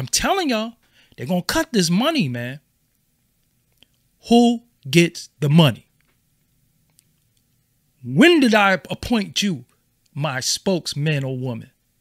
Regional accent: Brooklyn, New York, United States; If I'm from Brooklyn, what am I going to Chicago to speak to them in Chicago if Chicago has their own leadership? How about we fund the Chicago leadership? What I got to come from BK for?

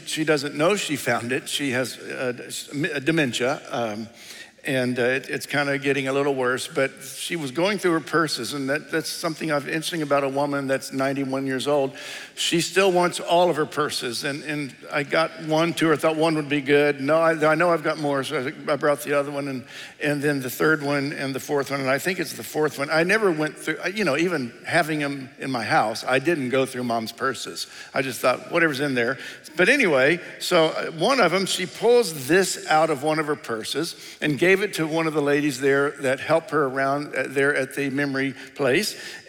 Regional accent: Tennessee, United States; born there; just proves that I was born and that I was born in Tennessee.

